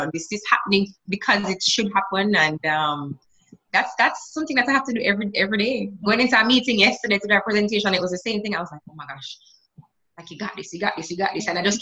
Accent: Jamaica; growing up in Jamaica

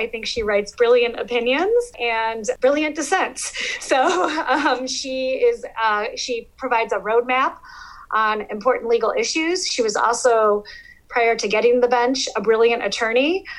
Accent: Michigan, United States; So I'm from West Michigan. A lot of people are Dutch.

